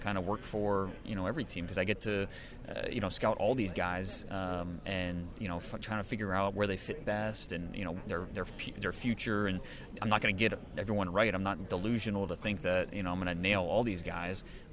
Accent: Ohio, United States; I'm an Ohio guy. I grew up in Northeast Ohio, and when the Browns came back in '99, I was probably 13 years old.

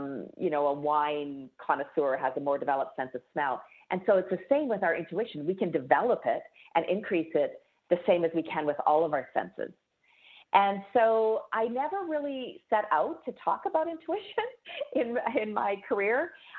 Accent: Calgary, Alberta, Canada; the city that I grew up in Calgary.

